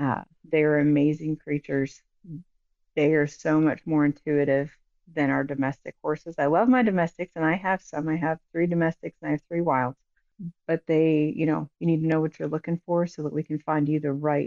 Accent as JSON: {"language": "English", "region": "Ohio", "country": "United States", "lives_now": "Illinois, United States", "said": "My husband is from here, and I'm from Northeastern Ohio. And we prayed about the decision and felt him moving us here."}